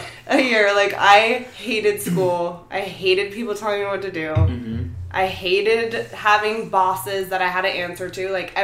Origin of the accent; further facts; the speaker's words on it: Las Vegas, Nevada, United States; So, this is in Vegas, because I'm born and raised in Vegas.